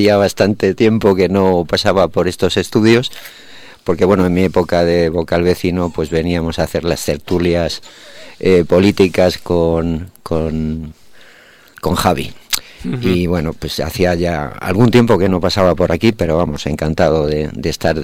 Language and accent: Spanish; Toledo, Castilla-La Mancha, Spain; en Toledo, que soy de allí. Soy natural de Toledo.